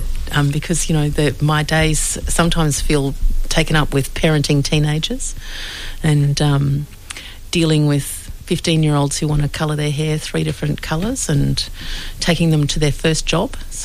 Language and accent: English; Queensland, Australia; now in Melbourne, Australia; Sort of, I'm a Queenslander and I said to my mum, what's the weather today?